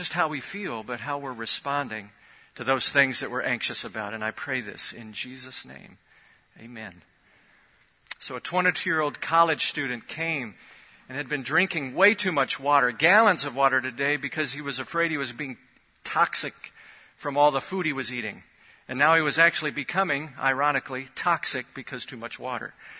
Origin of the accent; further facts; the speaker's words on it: Chicago, Illinois, United States; moved away; But I am from Chicago originally. Don't hold that against me, because I am now truly 17 years here.